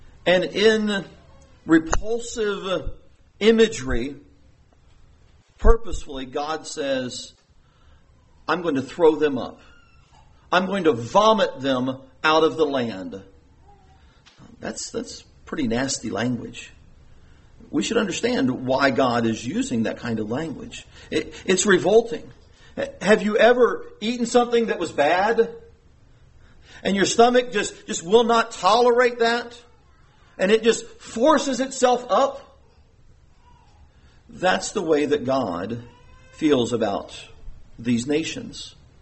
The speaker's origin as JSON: {"language": "English", "country": "United States", "tie": "born there", "said": "I am very happy and feel blessed to have been born in this country."}